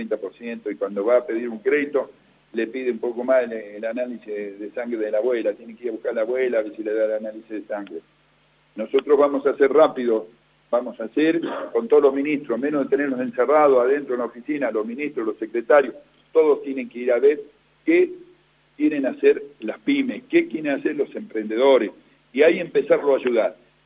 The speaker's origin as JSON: {"language": "Spanish", "region": "Jujuy", "country": "Argentina", "said": "lo que quedamos somos los jujeños acá en nuestra provincia."}